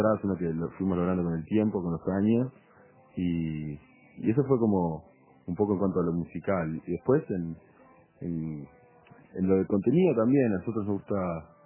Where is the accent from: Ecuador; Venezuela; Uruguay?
Uruguay; also born or lived in Europe / United States; Somos uruguayos, pero bueno, en mi caso viví muchos años afuera.